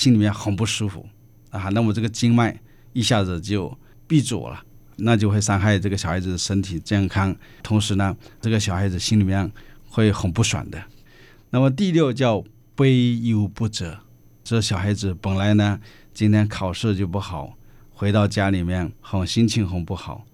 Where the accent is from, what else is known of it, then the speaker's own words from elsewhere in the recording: China; 不管是我们中国人也好，或者是全世界的父母也好